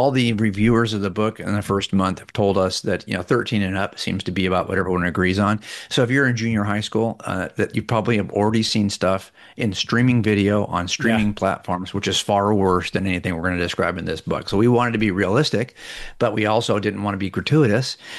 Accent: San Pedro, California, United States; so I grew up in San Pedro, which is right next to Palos Verdes. San Pedro is a very kind of multicultural, kind of working class town.

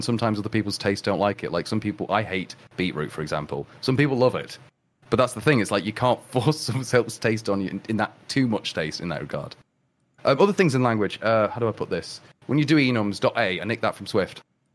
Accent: England, United Kingdom; Because us English people can pronounce

